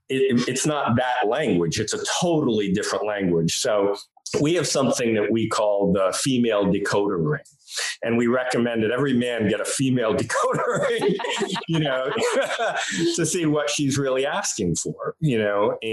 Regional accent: New York, United States; You know, I'm from New York, so I call it life

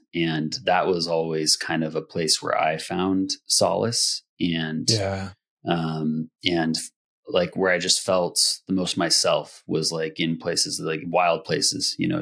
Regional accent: Santa Rosa, California, United States; growing up, I grew up in an inner city environment. I grew up in Santa Rosa, California, you know, right in the middle of the city.

